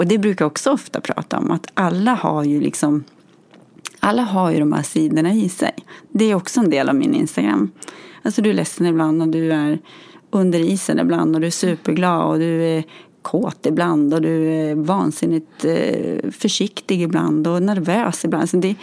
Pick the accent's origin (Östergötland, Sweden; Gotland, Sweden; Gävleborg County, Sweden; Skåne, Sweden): Gävleborg County, Sweden; Gävle; Men jag är från Gävle från början.